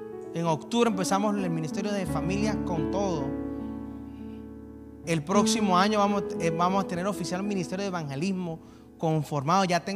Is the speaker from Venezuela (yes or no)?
yes; Venezuela; moved away; Como venezolano, porque soy venezolano, seamos responsables